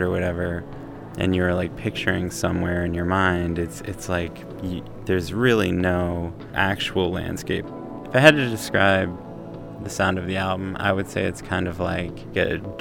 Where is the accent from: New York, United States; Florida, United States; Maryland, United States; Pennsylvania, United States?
Maryland, United States; Columbia; now in Baltimore, United States; I'm 30 years old. I am the band master of this project called … I'm from Columbia, Maryland. I live in Baltimore.